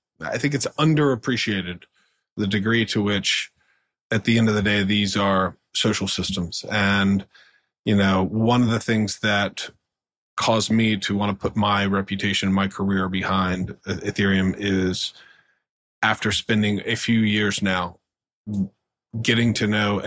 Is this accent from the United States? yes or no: yes; North Carolina, United States; I remember he was from North Carolina, actually, because I grew up in North Carolina.